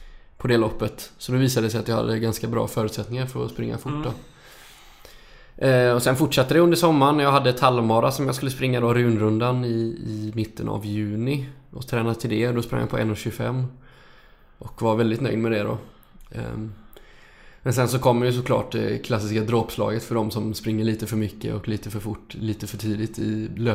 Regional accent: Alingsås, Västra Götaland County, Sweden; Spelade hela uppväxten i Gärskens BK hemma i Alingsås.

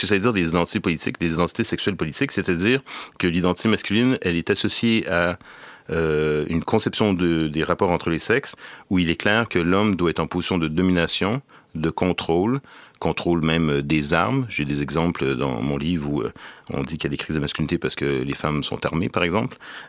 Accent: Quebec, Canada; born there; j'ai de la citoyenneté française aussi, mais je suis né au Québec et je vis au Québec, même si je passe souvent en France.

